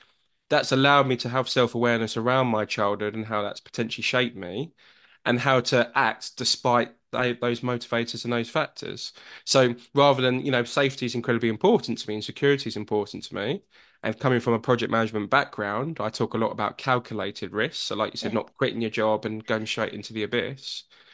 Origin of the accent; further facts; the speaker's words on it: London, United Kingdom; born there; So I was born in Whitechapel Hospital, within the Bow Bells